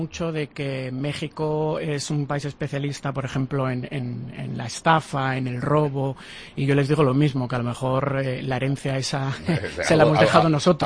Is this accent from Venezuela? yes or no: no; Basque Country, Spain; En España me parece que estamos un poco más politizados. Yo que soy del País Vasco, imagínate, pedir un pincho tortilla en Bilbao.